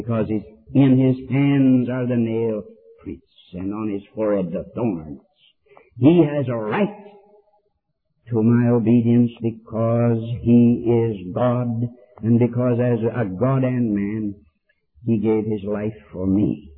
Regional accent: United States; I'm not ashamed to stand up and say, I'm an American.

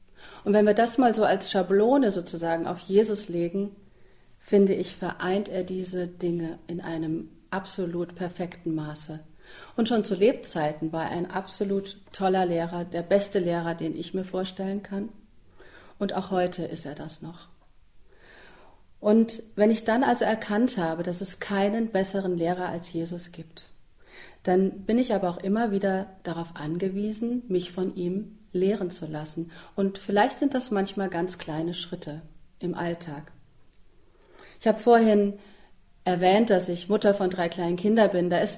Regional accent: Kassel, Hesse, Germany; Ich habe damals in Kassel gelebt. Kassel ist meine Geburtsstadt, mein Heimatort.

